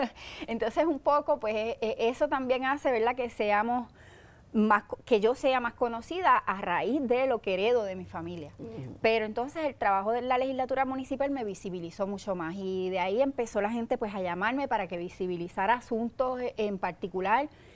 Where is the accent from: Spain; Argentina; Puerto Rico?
Puerto Rico; Utuado; me di mucho más a conocer en Utuado, que es mi pueblo natal, ¿verdad? Claro. Y por razones obvias, pues es donde más me conocen, que ha sido mi radio de acción y donde me crié y todo.